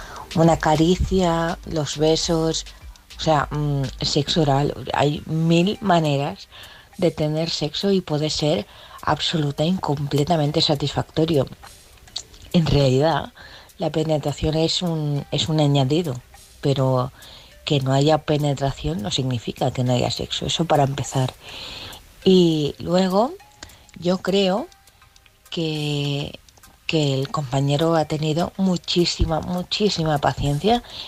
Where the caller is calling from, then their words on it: Vilanova i la Geltrú, Catalonia, Spain; de Vilanova y de Geltrú.